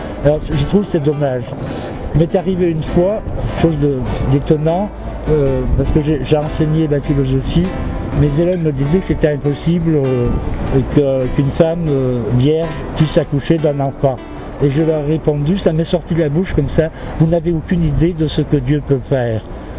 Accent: Marseille, Provence-Alpes-Côte d'Azur, France; also born or lived in Savoie; de France. Là, je viens de Marseille, mais je suis né en Savoie.

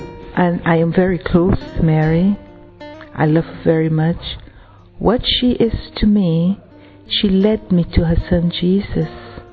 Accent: Trinidad & Tobago; now in Sweden; I'm from Trinidad originally, but I live in Sweden.

